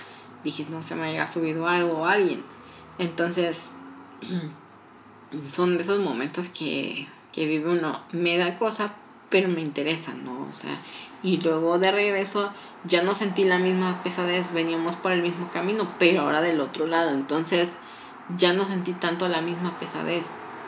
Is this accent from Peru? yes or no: no; Morelos, Mexico; son del estado de Morelos. Yo soy de Morelos. De ahí soy.